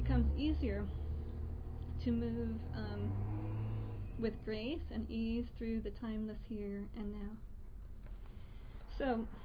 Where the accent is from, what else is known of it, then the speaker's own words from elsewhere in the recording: Boston, Massachusetts, United States; Now, you know, I'm just from Boston, you know, so our seasons are very distinct.